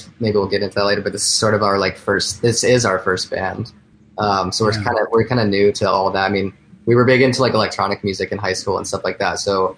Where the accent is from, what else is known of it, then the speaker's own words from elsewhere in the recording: Denver, Colorado, United States; now in New York, United States; Yeah, Brandon and I grew up together in Denver and moved to New York.